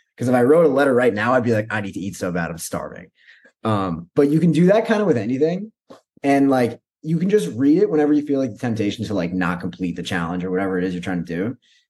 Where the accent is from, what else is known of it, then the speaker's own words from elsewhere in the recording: Canada; I'm as a Canadian, don't really know much about the culture